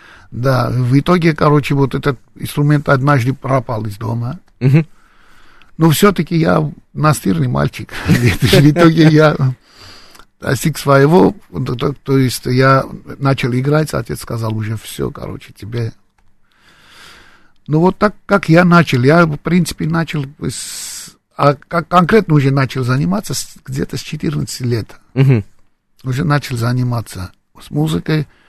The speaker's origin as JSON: {"language": "Russian", "town": "Gyumri", "region": "Shirak", "country": "Armenia", "said": "Я из Гюмри. Из второго города в Армении."}